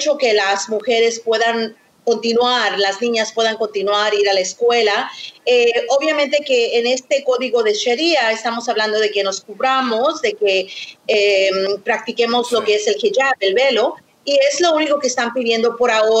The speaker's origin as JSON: {"language": "Spanish", "country": "Mexico", "said": "soy mexicana, hueso colorado"}